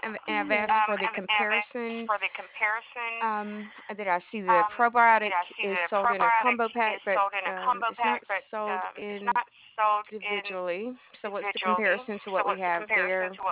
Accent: the South, United States; Well, I'm originally from the South. I'm here to help with the migration. We updated our systems, so I do plan on going back to the South. So it's a little culture shock for me.

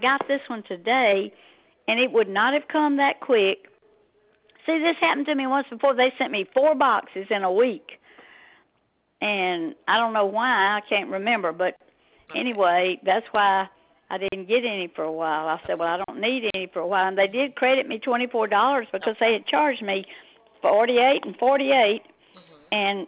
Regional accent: Newton, Mississippi, United States; And I'm from Newton, Mississippi.

